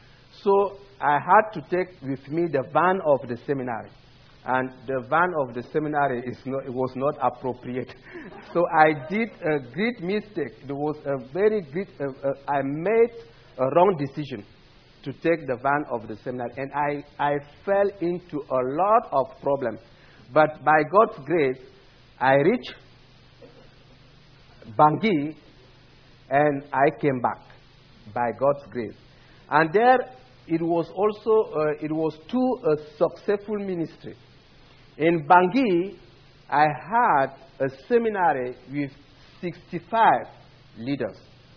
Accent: Cameroon; first language Eton; English is a second language; My native language is Eton, and I know Ewondo, and I can also understand Bulu.

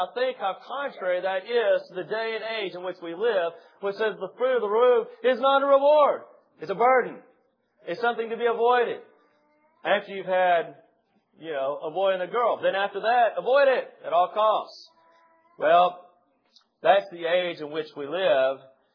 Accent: Crosbyton, Texas, United States; Most of y'all know I grew up in Crosbyton. Those of you who've been there know that it's up on the high plains.

